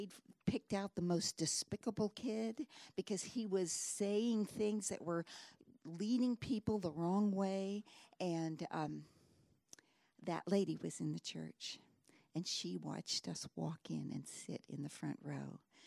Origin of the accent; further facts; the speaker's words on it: San Francisco, California, United States; born there; but my story is that I was born in San Francisco, a non-Christian home